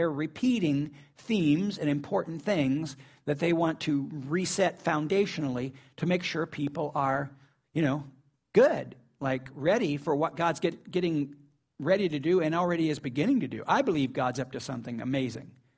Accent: the South, United States; Yeah, I'm from the South.

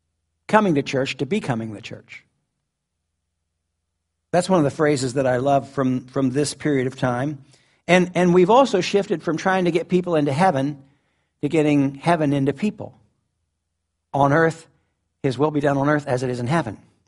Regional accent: Ohio, United States; born there; Sometimes I talk like I was born in Southern Ohio. Because I was.

